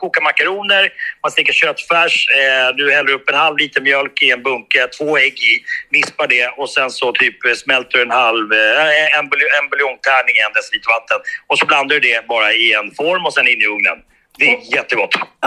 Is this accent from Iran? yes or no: no; Finland; born there; alltså jag älskar ju Finland. Det är jag född där och mina släktingar där.